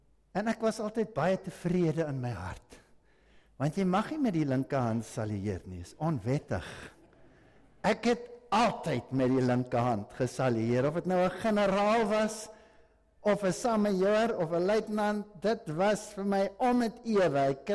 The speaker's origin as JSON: {"language": "Afrikaans", "country": "Germany", "said": "ek is maar 'n Duitser en 'n Duitser is 'n korrelkop."}